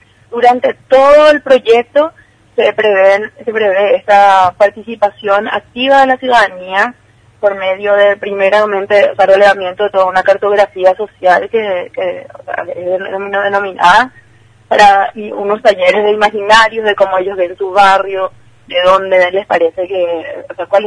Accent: Asunción, Paraguay; como paraguayo, como asunceno, nos damos cuenta, ¿verdad?

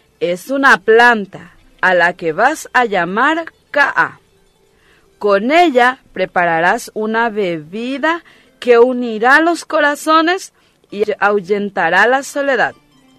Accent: Paraguay; Tenemos que sentirnos orgullosos de nuestra tierra paraguaya y orgullosos de haber nacido en nuestra tierra y ser paraguayos.

